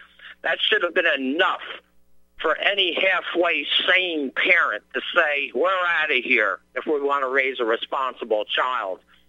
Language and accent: English; Northeast, United States; I'm from the Northeast originally, up in the New York area.